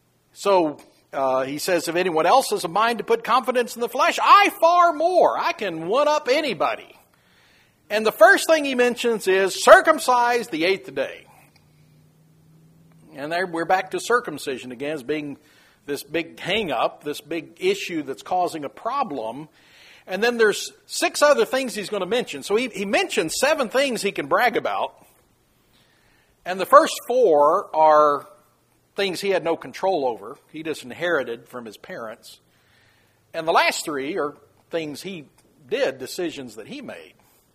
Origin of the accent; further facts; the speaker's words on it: United States; I might put my confidence in the fact that I am an American.